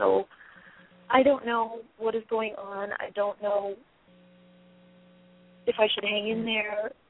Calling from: Chicago, Illinois, United States; I'm calling from Chicago.

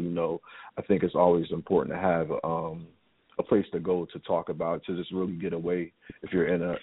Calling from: New York, United States; I'm calling from New York, New York, Harlem, New York.

